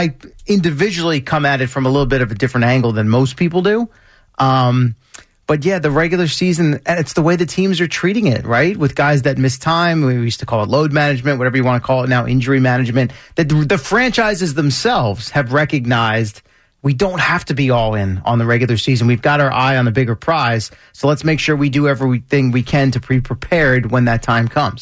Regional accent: Washington, D.C. area, United States; also born or lived in New York; So, like, I'm a New Yorker, but I grew up in a D.C. suburb in sort of a unique situation.

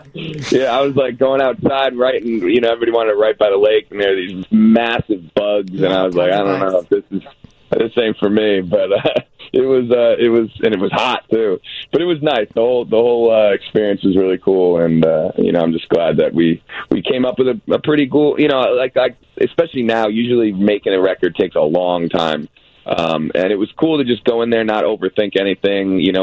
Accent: Connecticut, United States; Well, I actually was good friends with I'm from Connecticut

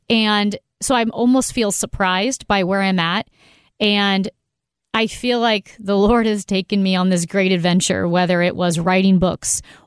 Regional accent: St. Louis, Missouri, United States; because I grew up listening to KMOX. I'm from St. Louis, and I driving to hockey practice in the morning, my dad in the car were listening to KMOX.

